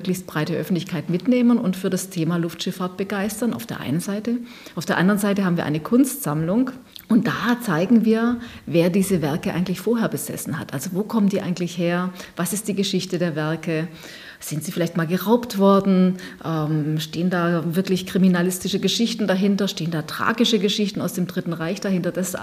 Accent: Stuttgart, Baden-Württemberg, Germany; Ich komme aus Stuttgart, wenn man im weitesten Sinne komme ich dann natürlich aus der Region.

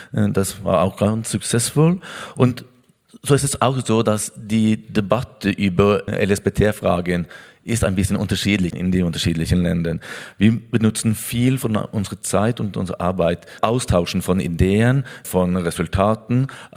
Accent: Norway; German is a second language; ich bin Norweger.

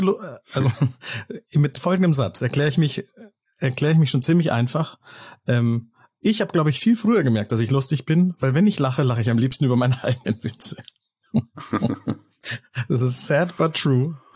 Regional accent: Munich, Bavaria, Germany; komme aus München, bin viel in der Welt unterwegs

